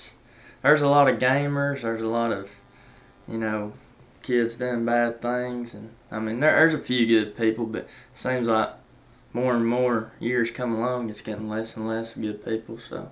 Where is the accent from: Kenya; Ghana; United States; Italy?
United States; Tennessee; I'm from Bledsoe County, Tennessee, and I work with Clint.